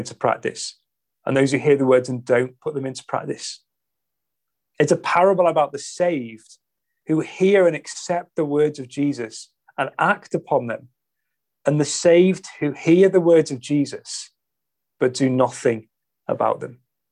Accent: North West England, United Kingdom; We grew up on the Wirral, and the Wirral is kind of, a lot of it is sandstone, particularly kind of on the west side of the Wirral, loads of it is sandstone.

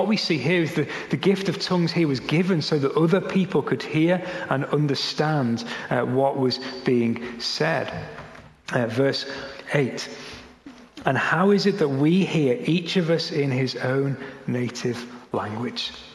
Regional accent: United Kingdom; because I'm British, I said it loud and slow.

